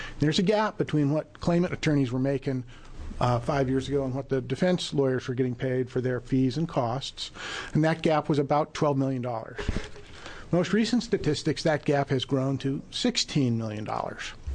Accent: Eugene, Oregon, United States; I am an attorney from Eugene.

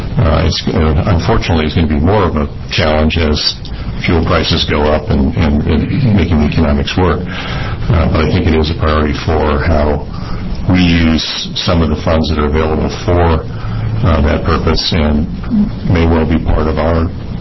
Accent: Portland, Oregon, United States; from Portland.

